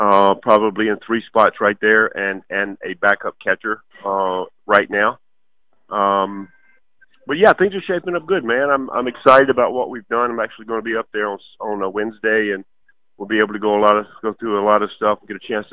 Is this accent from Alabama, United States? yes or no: yes; Alabama, United States; I grew up in Alabama. When you grow up in Alabama, if you don't play football, mama don't feed you.